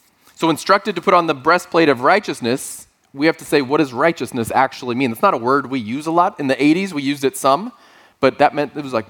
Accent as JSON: {"language": "English", "region": "Texas", "country": "United States", "said": "I'm originally from Texas. Some of you know that."}